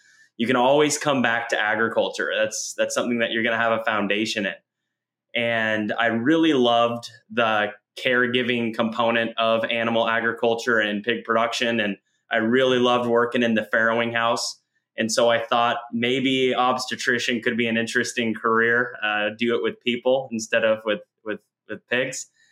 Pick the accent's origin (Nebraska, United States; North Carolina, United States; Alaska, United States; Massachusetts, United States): North Carolina, United States; Kinston; I was born in Kinston, North Carolina. My family was from the Midwest, but my dad took an opportunity with J.C. Howard in the late 80s, and we were there for all of the 90s.